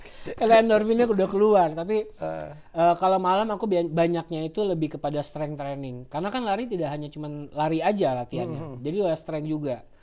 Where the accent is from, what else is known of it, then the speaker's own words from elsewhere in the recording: Indonesia; now in United States; kita dari Indonesia